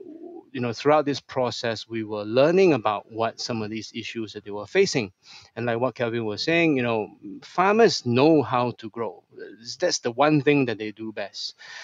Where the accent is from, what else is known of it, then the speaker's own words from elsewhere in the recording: Singapore; I'm in Singapore. I'm a Singaporean.